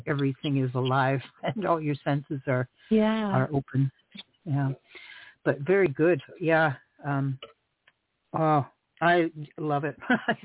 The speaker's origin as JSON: {"language": "English", "country": "Canada", "said": "I'm from Canada, so make sure my geography is correct."}